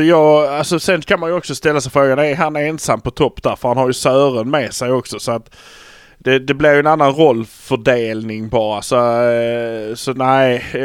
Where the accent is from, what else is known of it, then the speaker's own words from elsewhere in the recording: Malmö, Skåne, Sweden; För vi är från Malmö.